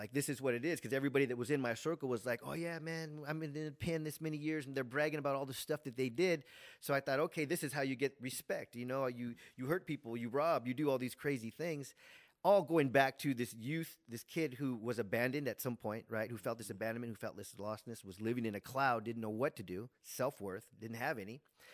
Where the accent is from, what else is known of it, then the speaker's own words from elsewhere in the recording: San Jose, California, United States; I grew up in San Jose, California. And all our family lived around us.